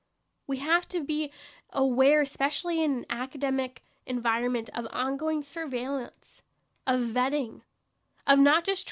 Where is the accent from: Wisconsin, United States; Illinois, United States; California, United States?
California, United States; not just in my home state of California, all over.